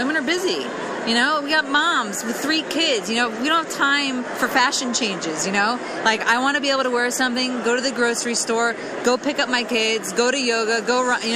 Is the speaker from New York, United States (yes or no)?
yes; Brooklyn, New York, United States; I'm from New York. I was born in Brooklyn.